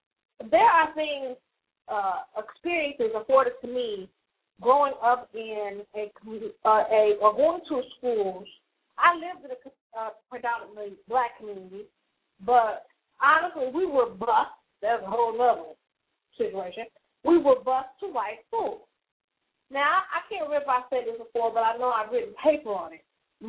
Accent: the South, United States; now in Chicago, United States; I mean, I just think, I was born and raised in the South, and moving to Chicago, I always say, it's funny because Chicago is one of the most prejudiced and segregated cities.

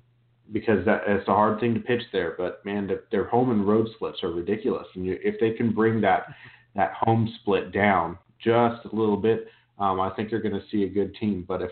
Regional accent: Turlock, California, United States; And now I grew up in Turlock, Modesto area.

